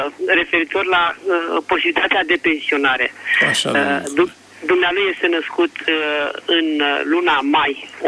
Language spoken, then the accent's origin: Romanian; Bucharest, Romania; sunt din București